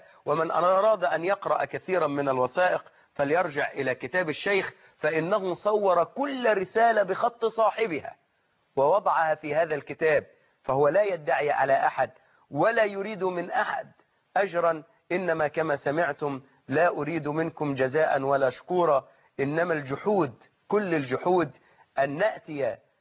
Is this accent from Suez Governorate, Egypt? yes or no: yes; Suez, Suez Governorate, Egypt; الكلام ده حصل عندنا في السويس